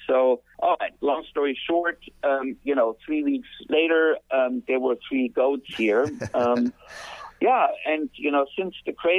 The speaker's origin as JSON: {"language": "English", "country": "Germany", "moved": "yes", "said": "And I'm originally from Germany and been sort of, been all over the world."}